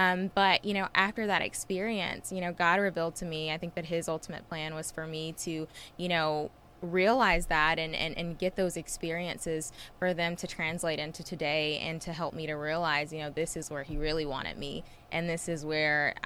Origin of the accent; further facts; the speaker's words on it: Columbus, Mississippi, United States; I'm from Columbus, Mississippi. I was 16 years old.